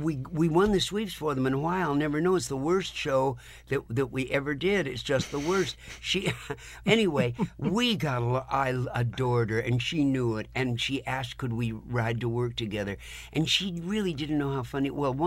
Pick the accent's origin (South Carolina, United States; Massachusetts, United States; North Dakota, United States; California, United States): California, United States; Palm Springs; I come from Palm Springs